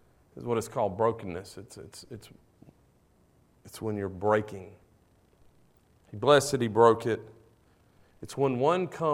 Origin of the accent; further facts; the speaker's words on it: Mississippi, United States; Man, I fell in love with Vicksburg, Mississippi. I'm from the Delta, but I don't ever remember remembered Vicksburg.